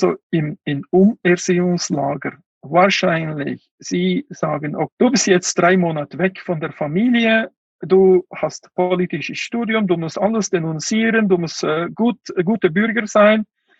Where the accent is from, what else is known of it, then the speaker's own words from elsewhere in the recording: Kuqa, Xinjiang, China; German is a second language; Ich war in Kucha, in meinem Heimatland.